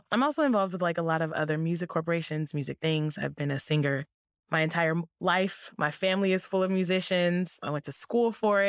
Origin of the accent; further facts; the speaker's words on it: Oakland, California, United States; I am an artist out of Oakland, California. I'm from Oakland, and I recently stepped into independent artistry myself.